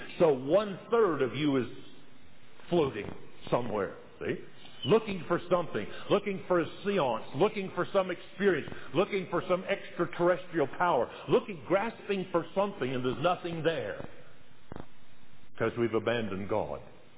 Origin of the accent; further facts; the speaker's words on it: the South, United States; As I mentioned, I was raised in the South. That was the days, the 50s